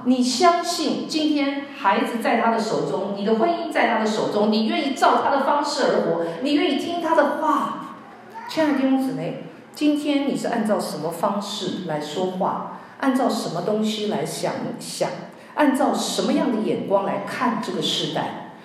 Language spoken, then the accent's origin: Chinese; Taiwan; 没有想到我自己来自台湾，台湾的离婚率是亚洲的第一